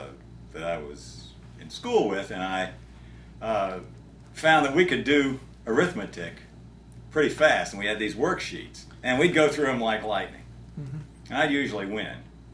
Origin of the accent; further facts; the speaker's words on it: New Orleans, Louisiana, United States; And one thing that, growing up in New Orleans, every kid goes to Mardi Gras